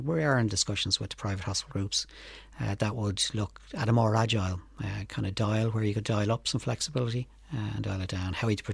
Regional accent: Finglas, Leinster, Ireland; Yeah, we grew up in Finglas. I still live in Finglas, although I spent a lot of my time in Leitrim as well. But we grew up in a very working class area, very socially deprived area.

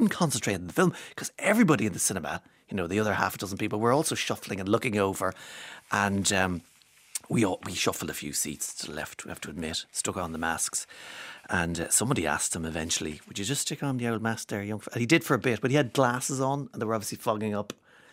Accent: Ireland; No, we're Irish. We don't complain about anything.

